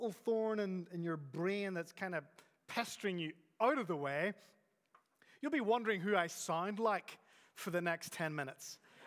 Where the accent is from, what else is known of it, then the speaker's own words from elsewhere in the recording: Spain; also born or lived in Northern Ireland / Scotland / Texas; I'm from Northern Ireland, and Northern Ireland is essentially Scotland. We're all Scotch-Irish. But I grew up in Spain. My parents were missionaries there